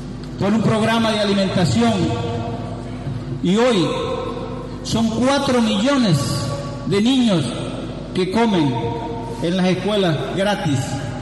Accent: Guárico, Venezuela; Todavía recuerdo cuando Henry estuvo allá en mi tierra, en Guárico

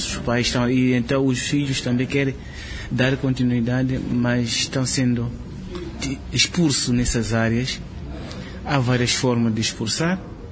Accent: Mozambique; Sou de Moçambique.

